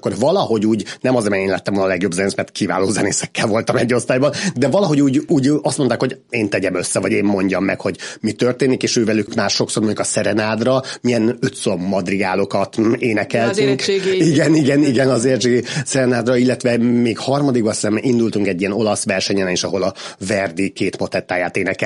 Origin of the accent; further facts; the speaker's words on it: Budapest, Hungary; mert én mindig Budapesten nőttem fel, például meg Budapesten éltem.